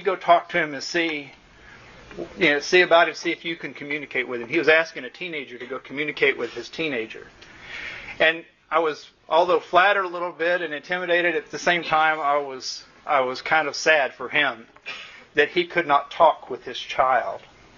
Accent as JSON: {"language": "English", "region": "Texas", "country": "United States", "tie": "born or raised there", "said": "When I grew up in West Texas, when you turned about 12, you better get dumped somewhere"}